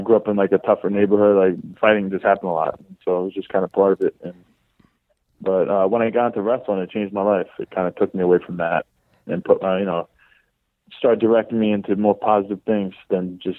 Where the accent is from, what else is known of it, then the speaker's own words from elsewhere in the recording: Baldwin, New York, United States; I'm from Baldwin.